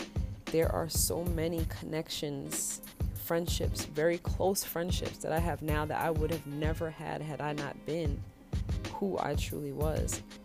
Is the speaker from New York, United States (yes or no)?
yes; New York City, New York, United States; Some of that brashness comes from my growing up in Brooklyn. We tend to be very blunt and honest and open with how we express ourselves.